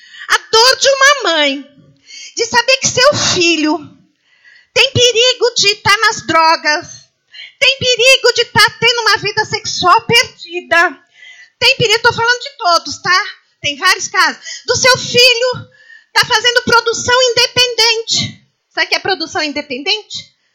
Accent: Brazil; Eu tenho até vergonha de falar que é brasileira.

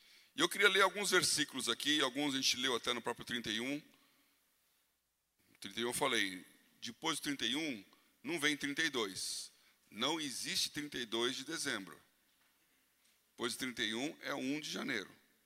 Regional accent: Brazil; Nós somos brasileiros, somos quentes.

